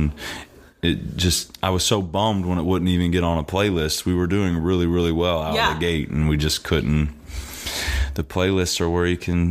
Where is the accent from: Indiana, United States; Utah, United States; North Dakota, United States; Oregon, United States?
Indiana, United States; growing up in Southern Indiana, I mean, obviously, he just talks about the way we grow up